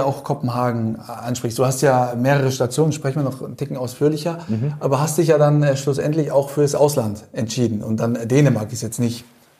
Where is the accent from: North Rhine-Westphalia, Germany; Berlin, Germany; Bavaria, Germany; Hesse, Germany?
Hesse, Germany; Fulda; Ja, du bist ja Hesse, so wie ich komme ja aus Fulda.